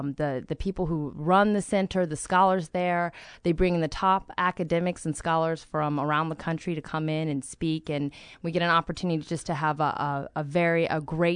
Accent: Virginia, United States; I am a Virginian. I went to William & Mary. I'm following the path of Jefferson from William & Mary to UVA.

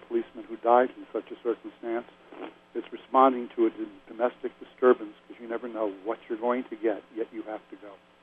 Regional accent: New York, United States; I grew up in and around New York. I lost friends in the building.

